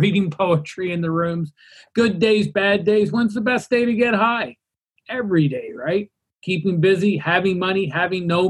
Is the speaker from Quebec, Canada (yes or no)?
no; Burlington, Ontario, Canada; also born or lived in Toronto; I moved from Toronto back to Burlington, my hometown